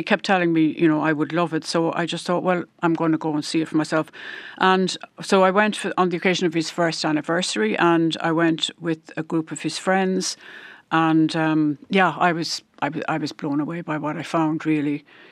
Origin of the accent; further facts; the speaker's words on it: Cork, Munster, Ireland; moved away as an adult; now in Kerry, Ireland; Yeah, I grew up in Cork and went to school and went to university in Cork and then moved to Kerry when I was just over 21.